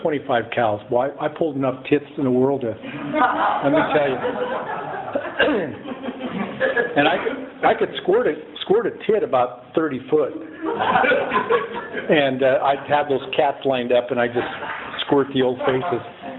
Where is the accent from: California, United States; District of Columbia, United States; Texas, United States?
California, United States; Paso Robles; I am an alcoholic. And I am from Paso Robles.